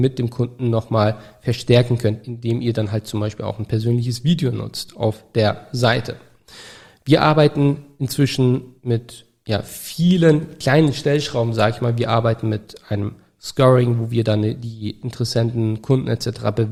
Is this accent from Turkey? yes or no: yes; Turkey; Fällt mir gerade nicht ein als Türke.